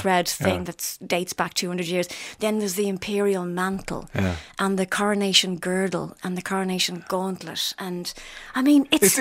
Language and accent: English; Ireland; what are we doing? We're Irish. We're giving us way too much time.